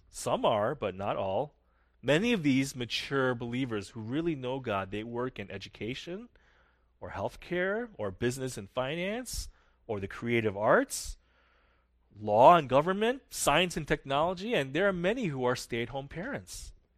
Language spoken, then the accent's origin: English; United States; So I'm American. But that statement by itself is also incomplete because the fact is, I'm actually both. I'm Korean and American.